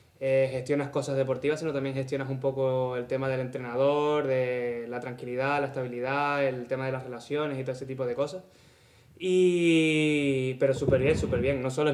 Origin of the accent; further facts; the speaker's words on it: Canary Islands, Spain; now in Tenerife, Spain; En el Frontera, que yo soy de allí, del Hierro. Soy del Hierro.